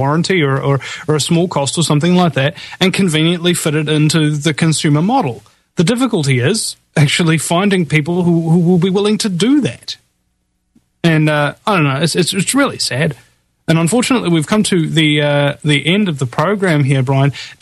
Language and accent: English; New Zealand; I'm the host from New Zealand.